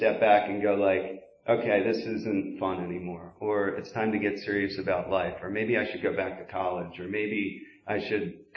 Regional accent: Doylestown, Pennsylvania, United States; So I grew up in Doylestown. My parents are still together.

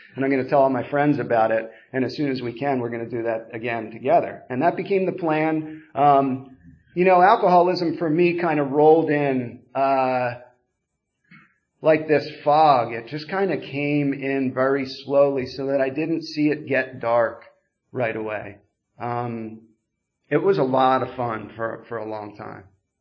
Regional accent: Doylestown, Pennsylvania, United States; I'm from Doylestown, Pennsylvania, about 40 minutes down 313, kind of border of Buckingham and Doylestown.

